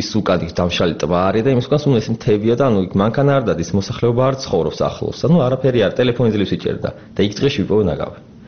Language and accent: Georgian; Tbilisi, Georgia; born there; თბილისი ჩემია, აქ დაბადებული ვარ, ჩვენია თბილისი